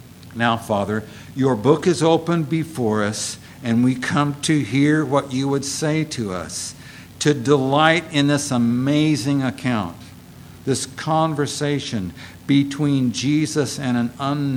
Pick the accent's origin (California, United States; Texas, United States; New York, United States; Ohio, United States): Texas, United States; So that's my home state. I'm always glad to see Texans here.